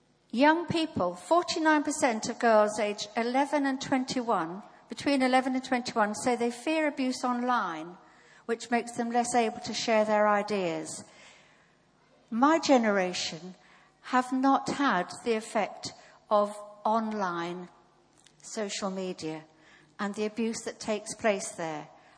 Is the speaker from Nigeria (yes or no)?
yes; Nigeria; born there; I was born in Nigeria